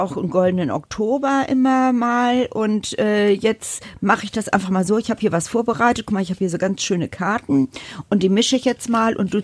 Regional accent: Borkum, Lower Saxony, Germany; ich bin ja auf Borkum aufgewachsen, da lernt man nicht schwimmen, da geht man nur baden, weil es für Kinder zu gefährlich ist.

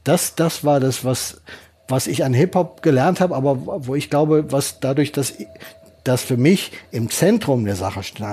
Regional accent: North Rhine-Westphalia, Germany; Ich bin ja Westfale, da kommt schon der erste Hinweis.

